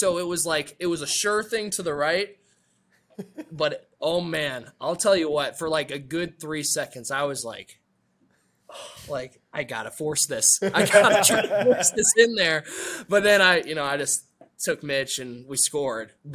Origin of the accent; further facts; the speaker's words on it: Barrington, Illinois, United States; moved away; I was originally from Barrington, Illinois. Whole family, my dad's side is in Chicago, so kind of a Bears fan early. And then when I moved to Cincinnati, that was when I became a Bengals fan.